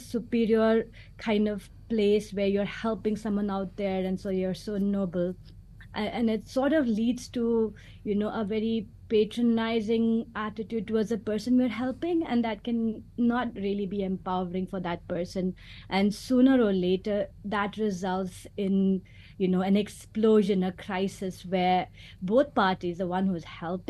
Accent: India; one of the, good exposures I had growing up in India was being in a multicultural

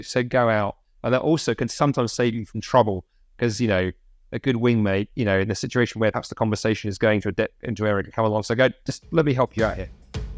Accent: United Kingdom; Hey, you know, as British Christians, we can be a bit on the back foot.

